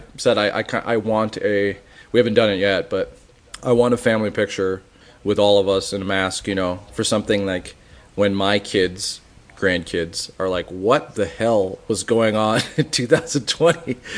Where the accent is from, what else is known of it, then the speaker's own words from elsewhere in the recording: Minneapolis, Minnesota, United States; born there; Obviously, I don't like to see my own home. I was born in Minneapolis, so I don't like to see all of what happened.